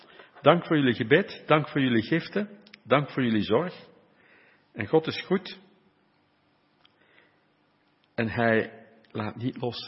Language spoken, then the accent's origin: Dutch; Limburg, Netherlands; Ik kom oorspronkelijk uit Limburg. Dat kan je nog een klein beetje horen. Niet veel, maar een klein beetje.